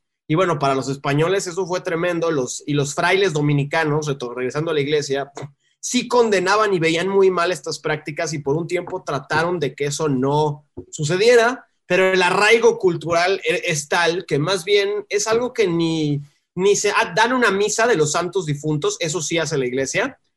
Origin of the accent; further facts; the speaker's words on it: Mexico; quitarnos ese arraigo como mexicanos